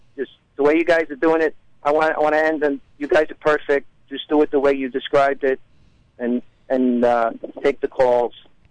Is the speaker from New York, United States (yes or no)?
yes; New York, United States; because I grew up in East Harlem. It was a big Italian community at one time. Now it's Spanish Harlem. So to be exact, it was 116th Street.